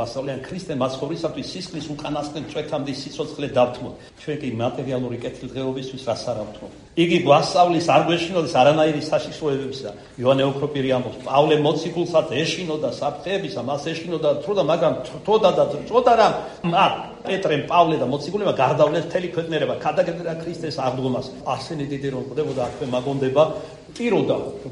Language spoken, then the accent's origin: Georgian; Kartli, Georgia; თორე ქართლელი ვარ ქართლურად შევამყოფდი